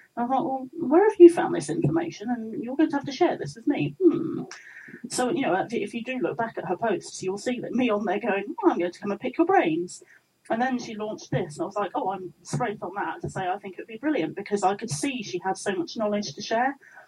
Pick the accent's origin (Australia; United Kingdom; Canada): United Kingdom; England; hello, I'm the English girl. Please, could I have some tea? They'd be like, oh, hi, you're from England.